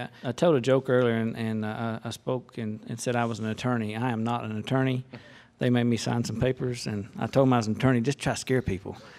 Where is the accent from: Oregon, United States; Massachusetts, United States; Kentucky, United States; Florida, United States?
Kentucky, United States; Hey, we're from Eastern Kentucky. We had like 18 inches up there, so.